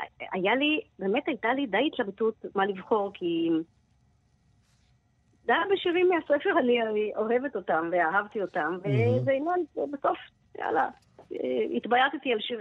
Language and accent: Hebrew; Shoval, Southern District, Israel; אנחנו משפחה גדולה מאוד בשובל וזה באמת אחלה. אז אם אתה תחפור אחורה אתה תראה שבתור ילידת 60 גדלתי בלינה משותפת